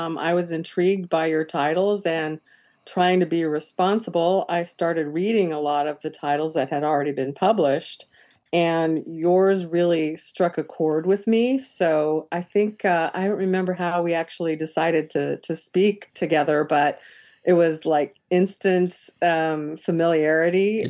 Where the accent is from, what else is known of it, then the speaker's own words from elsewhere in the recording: Colorado, United States; also born or lived in Kansas; So I was a bit of a loner. I came from Kansas. And most of my childhood, I grew up in Colorado, which is absolutely gorgeous.